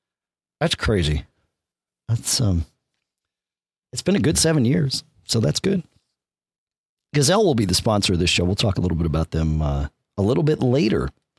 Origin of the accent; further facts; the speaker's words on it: Durham, New Hampshire, United States; from Durham, New Hampshire.